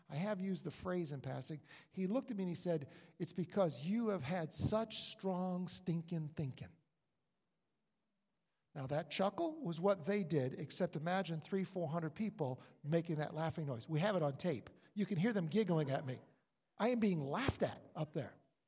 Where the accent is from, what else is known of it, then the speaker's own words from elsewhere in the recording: New York, United States; Us? I mean, I'm from New York. You call me up here?